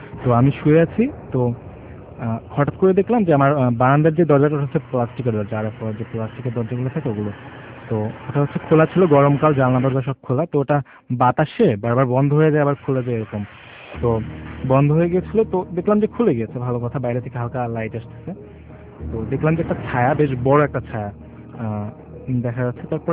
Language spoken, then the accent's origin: Bangla; Dhaka, Dhaka Division, Bangladesh; ফার্মগেট থেকে এসেছি।